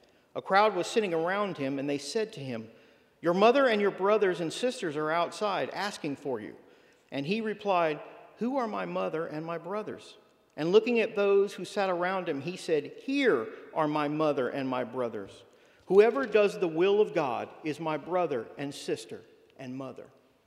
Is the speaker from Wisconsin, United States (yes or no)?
no; Louisiana, United States; I was raised in Southwest Louisiana